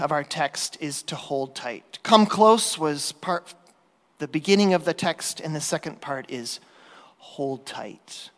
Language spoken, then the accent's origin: English; Michigan, United States; As some of you may know, I grew up in Michigan, and it had been my lifelong dream to that point to someday go to Alaska.